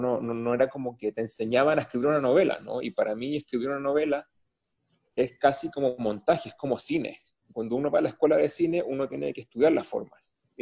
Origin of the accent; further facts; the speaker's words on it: Chile; moved away as an adult; now in United States; Porque me fui de Chile, bueno, me ganó una beca Fulbright